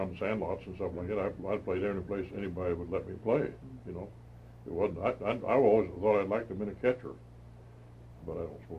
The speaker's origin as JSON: {"language": "English", "town": "Decatur", "region": "Illinois", "country": "United States", "tie": "born or raised there", "said": "I was raised pretty much in Decatur, Illinois. And even though it was a pretty good-sized city, we did not have any baseball"}